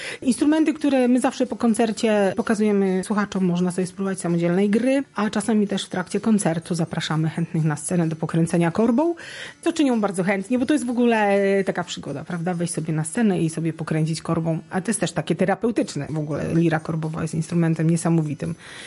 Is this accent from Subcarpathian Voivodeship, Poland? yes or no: yes; Subcarpathian Voivodeship, Poland; U nas na Podkarpaciu jest bardzo dużo tych kolęd i ludzie śpiewają